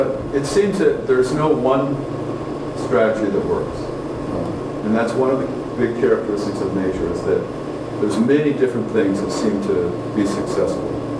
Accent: New England, United States; But in the east, I grew up in New England, they call it popple there.

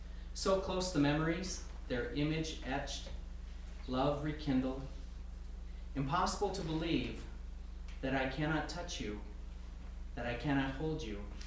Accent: Marquette, Michigan, United States; this is my first time at Holden. I'm from Marquette, Michigan.

